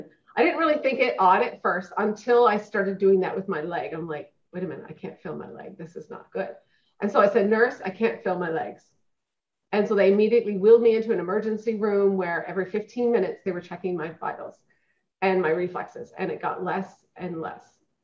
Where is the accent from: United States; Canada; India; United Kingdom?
Canada; Newfoundland and Labrador; I was raised in a small town, Newfoundland. I was born and raised in Newfoundland, you know, went off to college